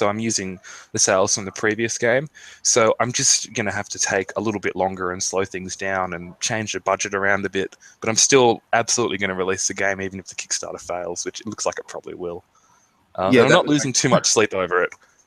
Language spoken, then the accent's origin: English; Sydney, New South Wales, Australia; the house I grew up in Sydney